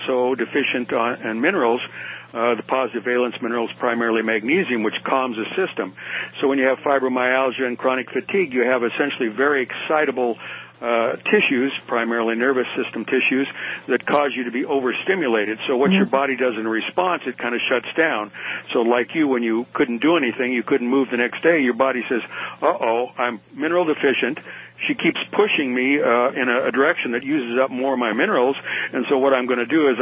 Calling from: Washington, United States; State of Washington.

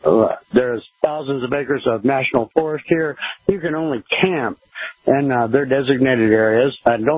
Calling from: Arizona, United States; That's the way it is here, but I'm originally from Arizona

